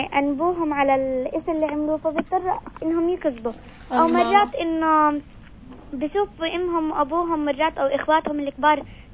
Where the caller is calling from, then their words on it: Nablus, West Bank, Palestine; من مدينة نابلس